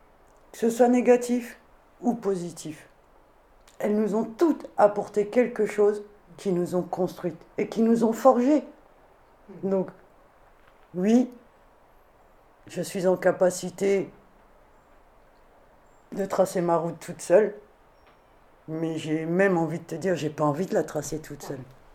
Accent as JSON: {"language": "French", "region": "Grand Est", "country": "France", "tie": "born or raised there", "said": "Non, je suis née là-bas en Lorraine. Et franchement, je suis fière d'être née dans l'est de la France, parce que ça m'a apporté une richesse énorme. D'être née à la campagne"}